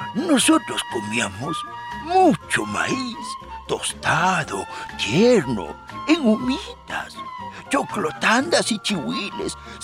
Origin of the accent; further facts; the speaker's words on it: Latacunga, Cotopaxi, Ecuador; como yo soy de la Tacunga, cuando era joven me decían mashcas.